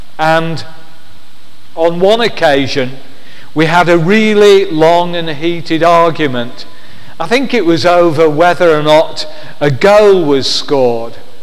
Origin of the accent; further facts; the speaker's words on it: Lancaster, North West England, United Kingdom; I can remember when I was a young child growing up in Lancaster. Now, I lived in a terraced house and with a small front garden